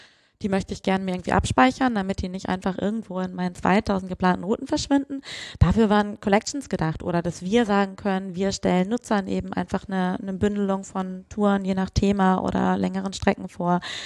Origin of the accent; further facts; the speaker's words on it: Frankfurt, Hesse, Germany; Ich komme aus Frankfurt, ich habe da ganz lange nicht gelebt. Ich bin jetzt auch wieder hingezogen im Dezember